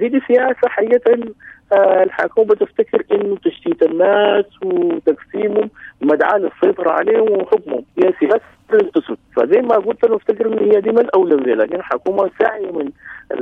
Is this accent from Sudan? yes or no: yes; Sudan; شنو اللي بيجمع بيناتنا نحن كسودانيين؟